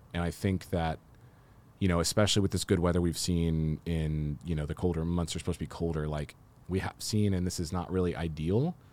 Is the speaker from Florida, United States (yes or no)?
no; Edmond, Oklahoma, United States; And interestingly, you know, I grew up in Edmond.